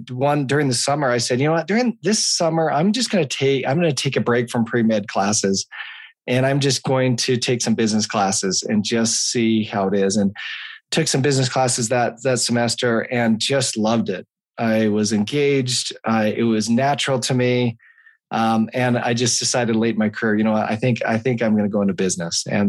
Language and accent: English; Ogden, Utah, United States; I grew up in Utah, in a town called Ogden, Utah, and I'm one of six kids with in our family.